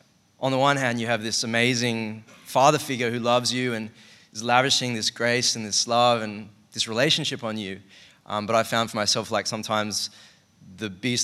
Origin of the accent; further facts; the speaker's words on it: Sydney, New South Wales, Australia; growing up in Sydney and in, I guess, a merit-based society